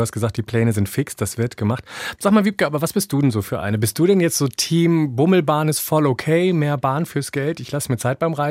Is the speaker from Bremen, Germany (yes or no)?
no; Hamburg, Germany; als Hamburger, der gerne mal hier abhaut